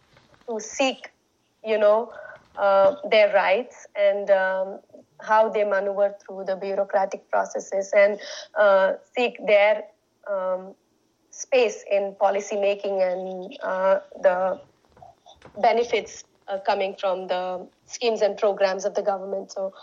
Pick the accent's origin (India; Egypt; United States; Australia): India; Maharashtra; now in Brussels, Belgium; As Radhika said, I come from Maharashtra, India, and I'm based in Brussels now.